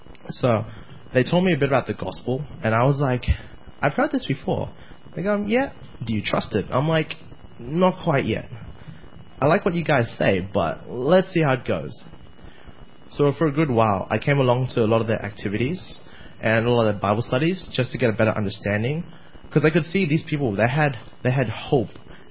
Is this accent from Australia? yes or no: yes; Australia; I'm Australian.